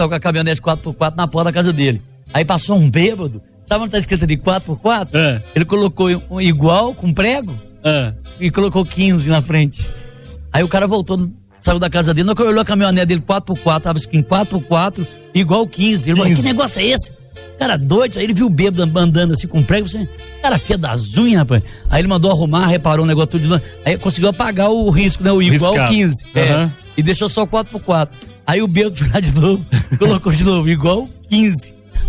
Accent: Muzambinho, Minas Gerais, Brazil; Nasci aqui em Muzambinho, né?

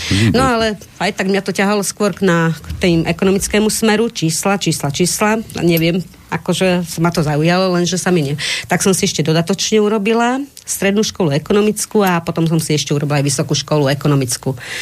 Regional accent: Martin, Žilina Region, Slovakia; Narodila som sa v Martine, či na Slovensku, aj keď rodičia, jeden bol Poliak národnosti, druhý bol, mamina bola Moravačka, ale ostali tunak vlastne ešte, keď boli strojárne, oni kvôli strojárne tu prišli bývať.

